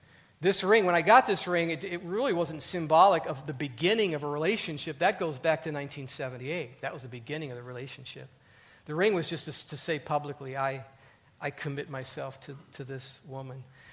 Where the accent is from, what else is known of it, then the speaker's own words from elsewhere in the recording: Minnesota, United States; I grew up in Minnesota, still very, very popular up there.